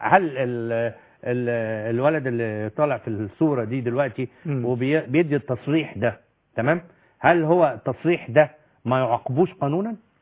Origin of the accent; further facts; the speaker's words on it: Upper Egypt, Egypt; وانا من الصعيد وفاهم ايه الوضع تمام